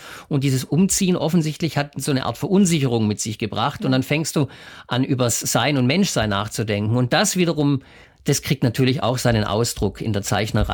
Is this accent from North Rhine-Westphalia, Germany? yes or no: no; Freiburg, Baden-Württemberg, Germany; born there; Ich bin gebürtiger Freiburger, also im Südwesten der Republik auf die Welt gekommen.